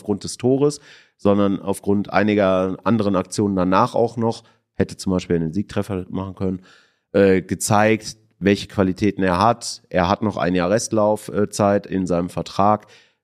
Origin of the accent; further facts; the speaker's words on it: Bochum, North Rhine-Westphalia, Germany; Als Bochumer kann man das sagen